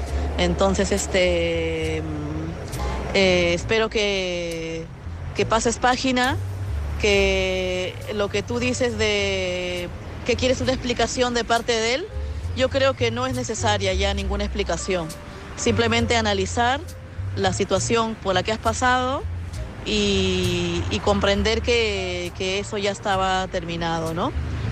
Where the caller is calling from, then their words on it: Madrid, Community of Madrid, Spain; de Madrid.